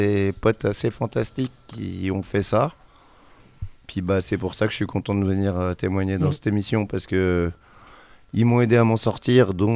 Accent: France; Moi, en tant que Français sans permis sur Genève

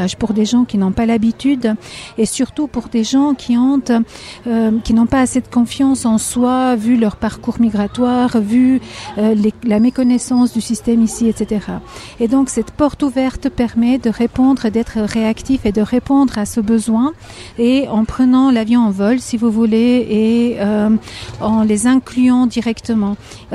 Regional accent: Tirana, Tirana County, Albania; French is a second language; moved away as an adult; now in Switzerland; Alors, moi, je suis venue à l'âge adulte en Suisse. Je suis venue en 92. Je viens de Tirana, d'Albanie.

